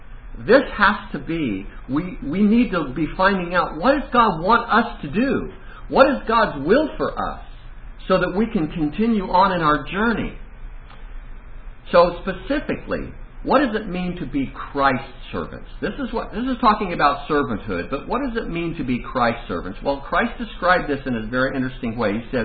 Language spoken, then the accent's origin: English; Indiana, United States; I'm from Indiana